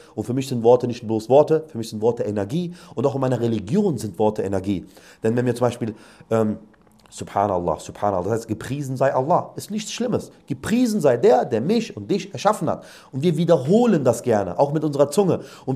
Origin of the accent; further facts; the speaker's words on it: Germany; Ich bin selber in Deutschland aufgewachsen. Ich habe hier mein Abitur gemacht, Schule, Kindergarten. Ich habe alles hier erlebt.